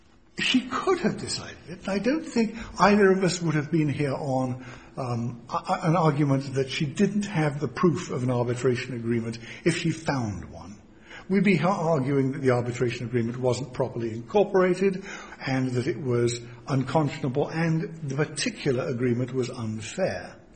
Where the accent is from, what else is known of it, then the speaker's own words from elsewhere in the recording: England, United Kingdom; We think of England as being, you hear me, I'm English.